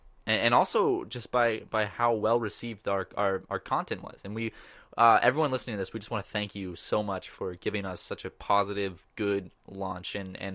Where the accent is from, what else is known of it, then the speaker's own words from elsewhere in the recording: Charleston, South Carolina, United States; Actually, well, I'm from Charleston, which is, like, the city beach town of Charleston.